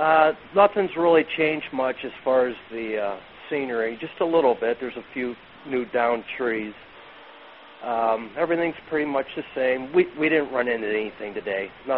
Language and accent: English; Bradford, Pennsylvania, United States; now in Harrisburg, United States; But we don't see too much here in Harrisburg, which I don't mind. I grew up in Bradford, Pennsylvania, and it snowed every day up there.